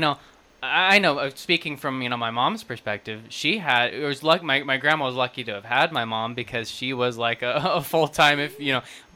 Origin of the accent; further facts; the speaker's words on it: Wichita, Kansas, United States; You know, I grew up in Wichita, always kind of been interested in Southeast Kansas, ended up coming down here.